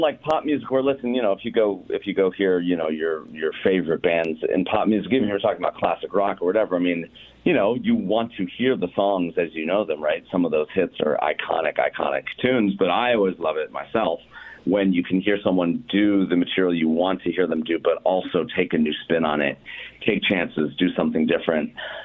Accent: Boulder, Colorado, United States; now in Los Angeles, United States; I moved to LA right after I graduated high school. I'm from Boulder, Colorado originally, and I moved

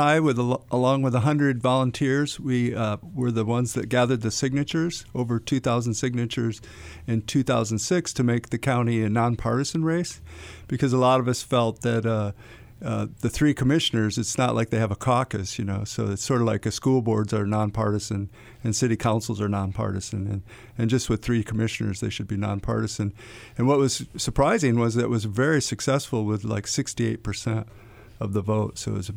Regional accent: Looking Glass, Oregon, United States; I grew up outside of Roseburg in a village, as people know, of Looking Glass, which is the end of the Coos Bay Wagon Road.

